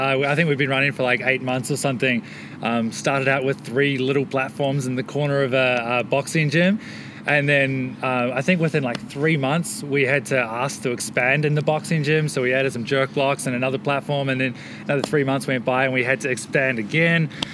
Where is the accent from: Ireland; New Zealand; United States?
New Zealand; I'm a Kiwi, so I support the Kiwi lifters.